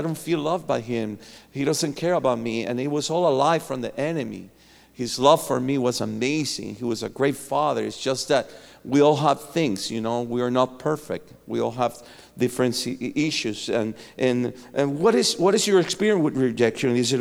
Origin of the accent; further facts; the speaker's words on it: Cuba; I come from Cuba.